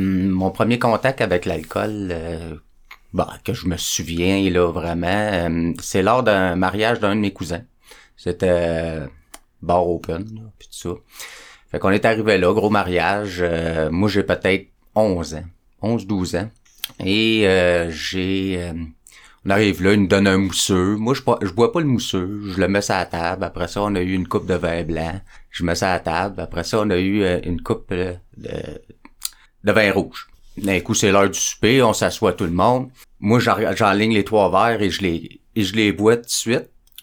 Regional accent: Longueuil, Quebec, Canada; Je viens de Longueuil.

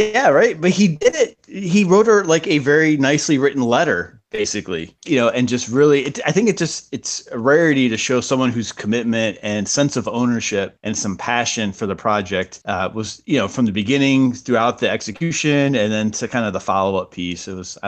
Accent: Midwest, United States; I went to college. I grew up in the Midwest. I went to college at University of Miami in Florida.

